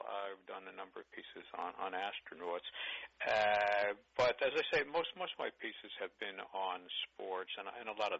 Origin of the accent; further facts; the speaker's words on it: Brooklyn, New York, United States; I grew up in Brooklyn, was an inveterate Dodger fan.